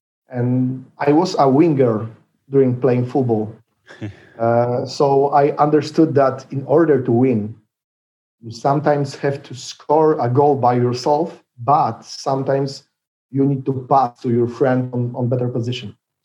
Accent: Sochaczew, Masovian Voivodeship, Poland; English is a second language; now in Rzeszów, Poland; Mazowsze is a central region. You know very good this, very well this region, because you were a referee, rugby referee, and even you went to my hometown club, Orkan Sochaczew.

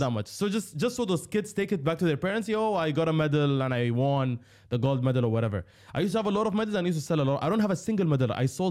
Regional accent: Dubai, United Arab Emirates; I'm born and raised in Dubai. I studied in Westminster School in Dubai, Al Qusais.

